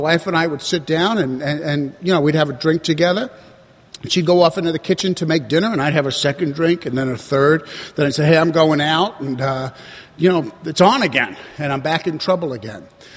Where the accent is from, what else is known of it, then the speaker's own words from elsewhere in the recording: New York, United States; And growing up in New York, we got a lot of apartment houses